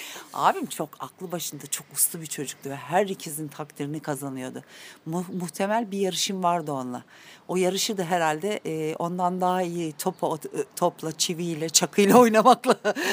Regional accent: Istanbul, Turkey; Doğma büyüme Beaumont Şişlili öyle söyleyeyim.

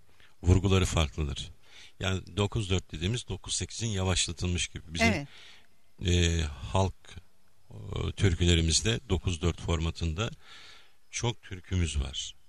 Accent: Bodrum, Muğla, Turkey; Ben çünkü doğma büyüme Bodrumluyum. Bodrum'un yerlisiyim. Babam küçük yaşlarda 6 yaşında Girit'ten gelmiş. Annem Orta Kentli.

